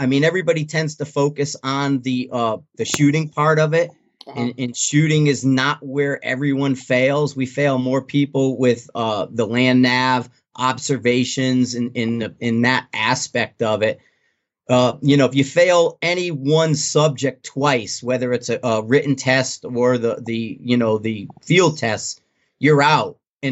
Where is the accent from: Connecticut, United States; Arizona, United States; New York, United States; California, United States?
Connecticut, United States; Shelton; also born or lived in Bridgeport; Originally I'm from Bridgeport, which is city, you know, but we moved when I was younger to a place called Shelton, Connecticut, which is the dairy farm areas.